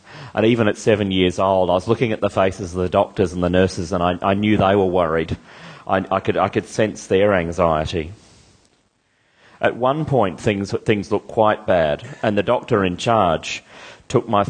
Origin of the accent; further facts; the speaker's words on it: Ormiston, Queensland, Australia; I grew up in the Redlands. I grew up at Ormiston, near Cleveland, in the eastern suburbs.